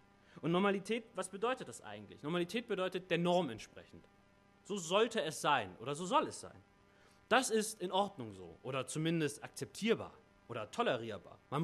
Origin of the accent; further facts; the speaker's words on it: Struxfeld, Germany; Ich komme aus Struxfeld, gar nicht weit weg, ne, 2 Dörfer weiter.